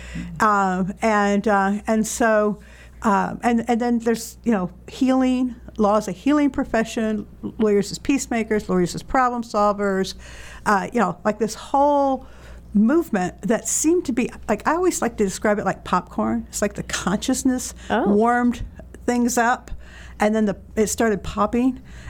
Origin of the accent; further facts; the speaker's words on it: Florida, United States; moved away as an adult; now in Asheville, United States; So I have lived most of my adult life in North Carolina, but I grew up in Florida.